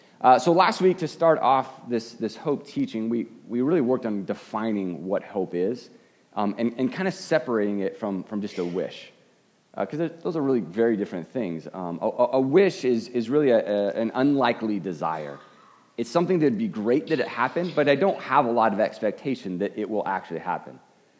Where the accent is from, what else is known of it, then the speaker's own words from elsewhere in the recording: Arizona, United States; I grew up in Arizona. I'm an Arizona Cardinals fan.